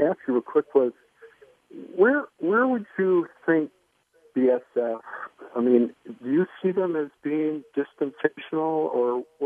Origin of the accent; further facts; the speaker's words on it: Midwest, United States; being up in the Northwest, and I grew up in the Midwest, and Lutheran, Presbyterian, you know, mainline churches, and now I go to an evangelical.